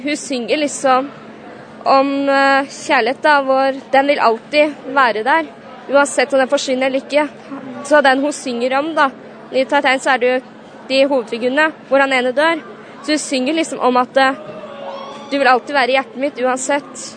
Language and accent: Norwegian; Flesberg, Buskerud, Norway; Jeg kommer fra Flossberg.